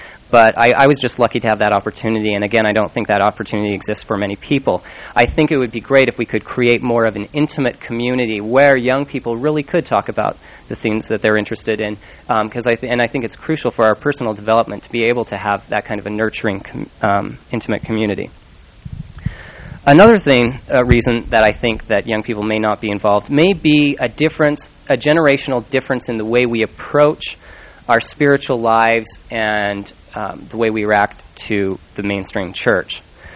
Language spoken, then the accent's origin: English; Salt Lake City, Utah, United States; But I grew up in Salt Lake in a fairly typical Mormon family